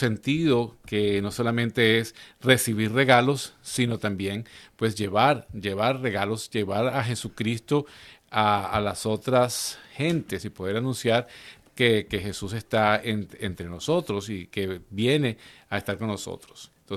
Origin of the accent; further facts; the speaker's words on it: Venezuela; Por ejemplo, en Venezuela, de donde soy yo, pues se hace muchos los cantos de aguinaldo